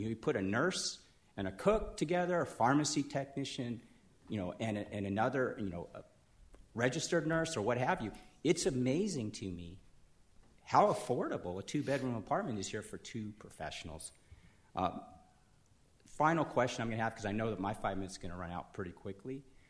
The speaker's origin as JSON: {"language": "English", "town": "Torrance", "region": "California", "country": "United States", "said": "I came from a place where the revenues were way higher than in Oral Valley. I come from Torrance, California."}